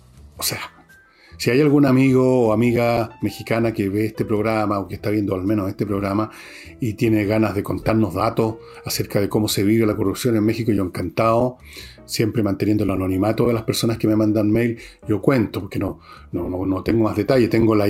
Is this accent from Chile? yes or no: yes; Chile; En eso somos los chilenos, tenemos ese mérito